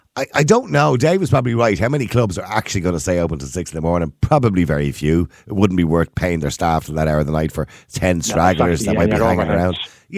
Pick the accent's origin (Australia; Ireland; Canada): Ireland; Oh, we're Irish.